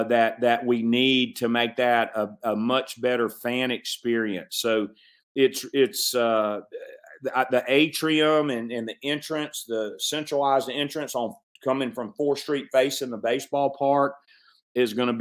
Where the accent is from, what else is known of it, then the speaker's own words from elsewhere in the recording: Hattiesburg, Mississippi, United States; I grew up here in Hattiesburg, and you know, I my first concert was 1981